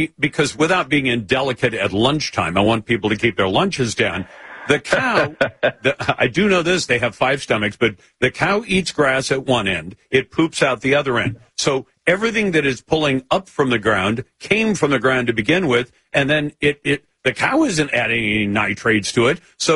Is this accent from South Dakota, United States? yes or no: no; Tillamook, Oregon, United States; I grew up in Tillamook. They had more cows there than people in Tillamook County, Oregon.